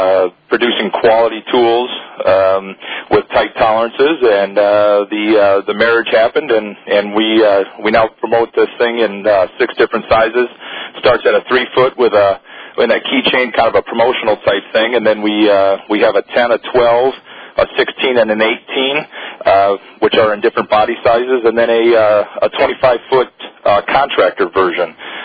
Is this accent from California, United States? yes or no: yes; Yuba City, California, United States; Yeah, we're from Yuba City, California, and we have a line of tools